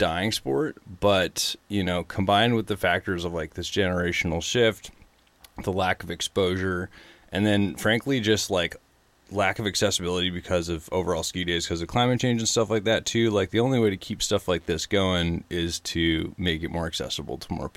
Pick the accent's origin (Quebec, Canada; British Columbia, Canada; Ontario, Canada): Ontario, Canada; Ottawa; because I grew up on the East Coast, like, you know, ski hills around Ottawa are not, mm-hmm. you know, out west.